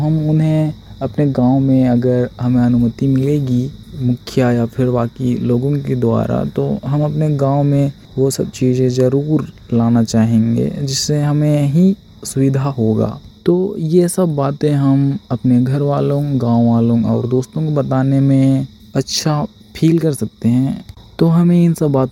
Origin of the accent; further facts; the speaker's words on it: Kamda, Jharkhand, India; मैं तोरपा प्रखंड के कमडा गांव का रहने वाला हूँ।